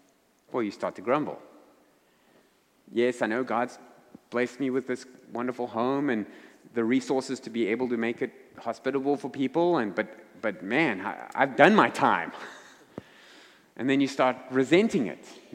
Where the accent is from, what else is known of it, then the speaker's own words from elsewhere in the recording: South Africa; now in United States; If you're new here and you're wondering where my accent's from, I'm not a Yankee from up north. I'm from the deep south, from South Africa. So I'm an immigrant. I'm a citizen now, but I'm an immigrant.